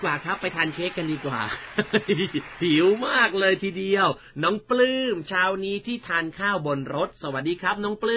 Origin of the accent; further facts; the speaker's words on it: California, United States; โอ้พี่น้ำเย็นโตที่แคลิฟอร์เนียก็เลยอาจจะไม่รู้จักลูกไข่เน่านะครับ